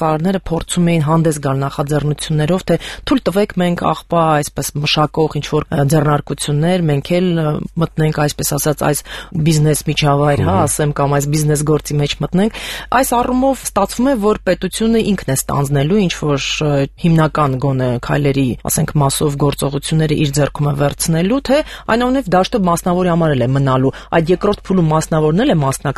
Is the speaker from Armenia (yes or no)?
yes; Armenia; Որպես հայաստանցի եմ ասում, որպես քաղաք։